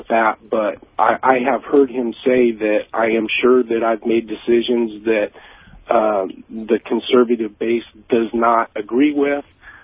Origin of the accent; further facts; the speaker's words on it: United States; I wake up every morning thankful that I'm an American and that I live in America, the greatest country in the world.